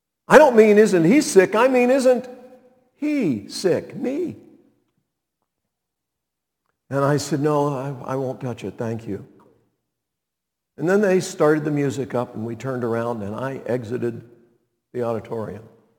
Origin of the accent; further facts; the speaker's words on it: Montreat, North Carolina, United States; I'm from Montreat. I live right here in the town.